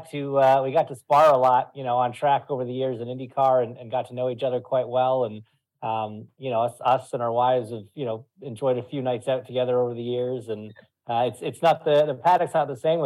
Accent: Ontario, Canada; now in Indianapolis, United States; So from, yeah, just outside the Toronto area, but I've been in Indy for 13 years now, I think.

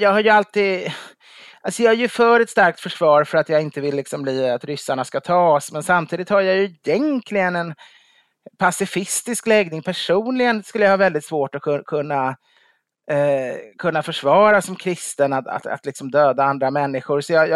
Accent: Stockholm, Stockholm County, Sweden; när jag växte, där jag växte upp ska jag säga. Även om det var en storhetstid. Så det var ju inte den musiken som vi lyssnade på i Stockholm riktigt ändå.

